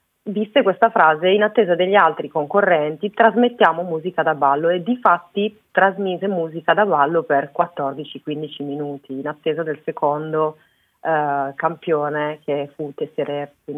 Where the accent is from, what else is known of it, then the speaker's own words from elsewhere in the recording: Milan, Lombardy, Italy; born there; pugliesi, nello specifico bicegliesi, come me, che sono nata a Milano, però le mie origini sono bicegliesi, e la mia famiglia, i miei genitori, i miei nonni, un po' mezza Biceglie, fa su e giù tra queste due città da sempre